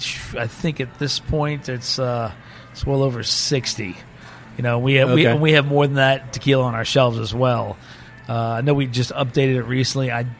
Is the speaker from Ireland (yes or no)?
no; United States; I think I was like every other kid growing up in America.